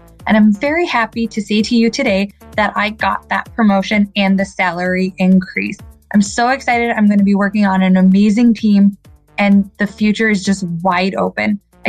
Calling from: Chicago, Illinois, United States; I'm calling from the Chicagoland area.

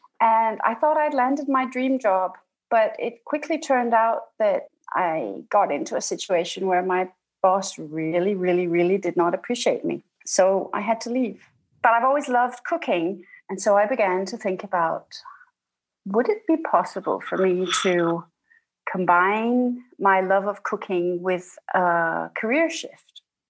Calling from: Denmark; I'm calling from Denmark.

